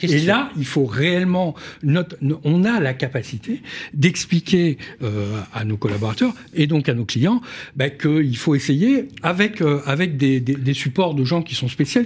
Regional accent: France; chez nous, en France

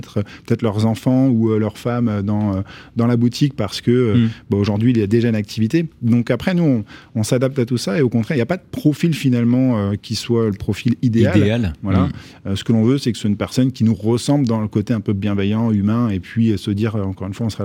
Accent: Grand Est, France; Moi, je viens du fin fond de la Haute-Marne.

